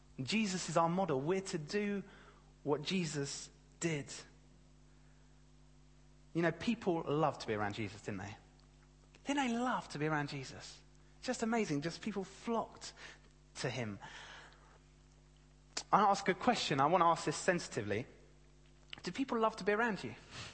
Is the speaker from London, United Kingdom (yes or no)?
no; Brighton, South East England, United Kingdom; I'm from Brighton. I'm a father.